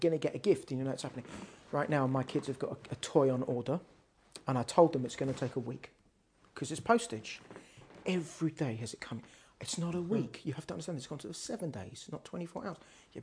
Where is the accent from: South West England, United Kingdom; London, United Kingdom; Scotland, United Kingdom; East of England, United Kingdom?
London, United Kingdom; born there; I couldn't pass it and I was born in London.